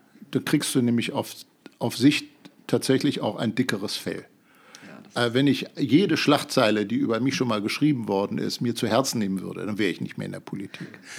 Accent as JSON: {"language": "German", "town": "Hanover", "region": "Lower Saxony", "country": "Germany", "said": "Also Hannover ist einfach meine Heimat. Ich habe eigentlich an jeder Ecke irgendeine Erinnerung. Ich kenne unheimlich viele Leute in Hannover aus unterschiedlichen Phasen meines Lebens."}